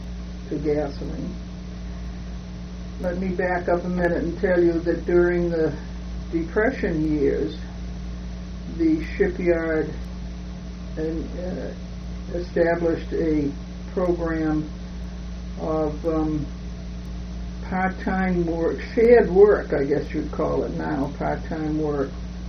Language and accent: English; Quincy, Massachusetts, United States; I grew up in Quincy. I went to the public schools through the eighth grade, and then I transferred to a private school for girls, Woodward School for Girls.